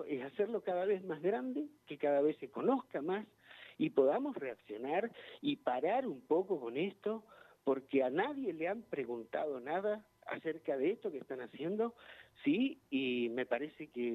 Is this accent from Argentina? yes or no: yes; Zapala, Neuquén, Argentina; moved away; Yo soy de allá de Zapala también, hace unos cuantos años me vine para este lado.